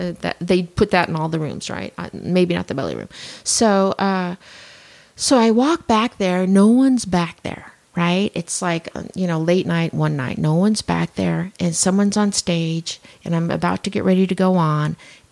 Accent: Colorado, United States; Well, that was in Colorado. I grew up in Colorado.

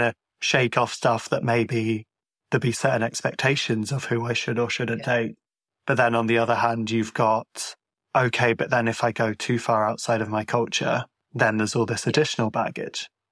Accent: Ireland; But I've had times when it's been treated as Irish people being obtuse for how we spell our names.

